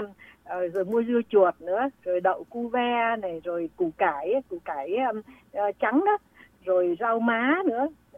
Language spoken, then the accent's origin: Vietnamese; Central Vietnam, Vietnam; sinh trưởng miền Bắc, rồi sống ở miền Trung từ thời thơ ấu, đến đại học thì mới vào miền Nam. Thành ra là … là người của ba miền hết.